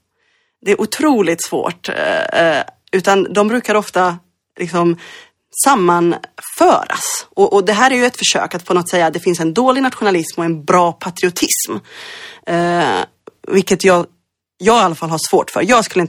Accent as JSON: {"language": "Swedish", "town": "Örebro", "region": "Örebro County", "country": "Sweden", "tie": "born or raised there", "also_born_or_lived": "Mostar, Bosnia and Herzegovina", "said": "min hemstad i Bosnien-Herzegovina, Mostar, har format mig. Min hemstad i Örebro, i Närke, där jag växte upp. Jag är liksom lokalpatriot. Jag hejar på ÖSK, Örebro sportklubb."}